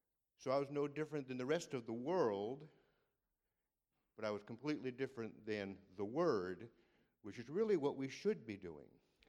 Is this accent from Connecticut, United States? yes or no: yes; Connecticut, United States; born there; I was born in Connecticut to a mother and a father, traditional family back in 1962. So that was a long time ago. So, and my mother and father were both Roman Catholics.